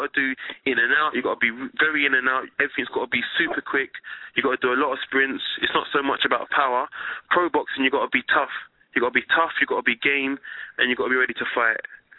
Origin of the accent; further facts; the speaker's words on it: England, United Kingdom; I'm English. I'm English. I was born in England.